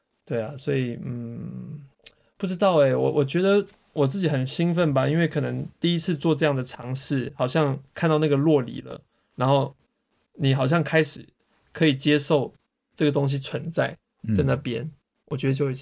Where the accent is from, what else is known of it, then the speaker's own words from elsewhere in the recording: Singapore; also born or lived in Hong Kong; 有没有更简单的就是说我就是新加坡人然后我在香港出生，这样 OK 吗？